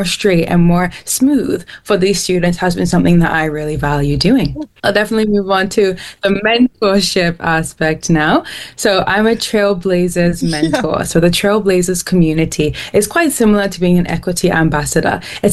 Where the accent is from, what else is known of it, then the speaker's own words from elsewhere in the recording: Nigeria; I'm Nigerian, and we have high rates of maternal mortality in Nigeria and other areas in Africa.